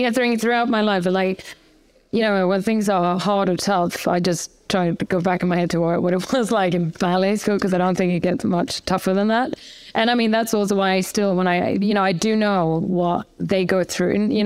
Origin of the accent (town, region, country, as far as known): Gothenburg, Västra Götaland, Sweden; born or raised there